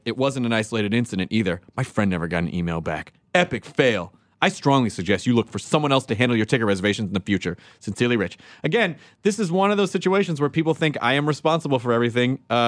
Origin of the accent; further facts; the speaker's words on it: England, United Kingdom; moved away as an adult; now in United States; I'm 26 from England.